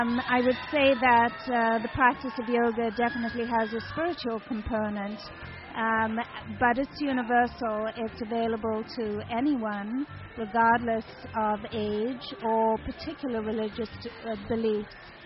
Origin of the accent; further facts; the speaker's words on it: South Africa; I was born in South Africa of an American mother and a South African father. Grew up there.